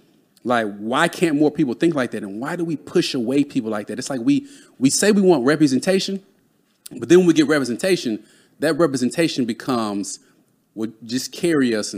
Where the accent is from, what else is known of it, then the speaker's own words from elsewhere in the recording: Dallas, Texas, United States; I'm from Dallas.